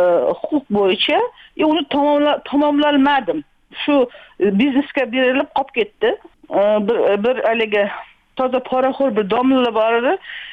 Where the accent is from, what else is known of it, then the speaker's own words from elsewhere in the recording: Chelak, Samarqand Region, Uzbekistan; born there; Men Samarqand oblast, Payariq rayon, Chelak shahri, Xo'jobod mahallasida … dunyoga kelganman 69-yilda.